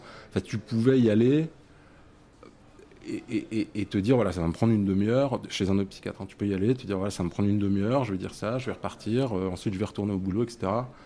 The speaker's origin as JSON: {"language": "French", "town": "Strasbourg", "region": "Grand Est", "country": "France", "said": "en ville, chez moi, à Strasbourg."}